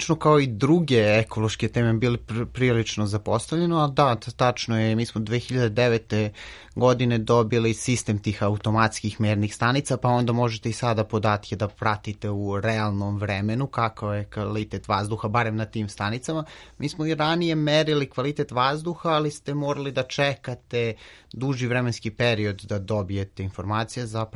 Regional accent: Jagodina, Pomoravlje District, Serbia; ja sam odrastao u Jagodini i dugo vremena sam mislio da je to miris zime

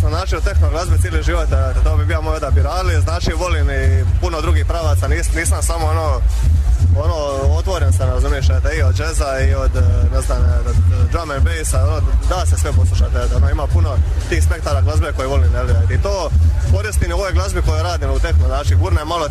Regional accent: Croatia; Većina i kod nas dole, znači u Hrvatskoj, ista stvar, jel?

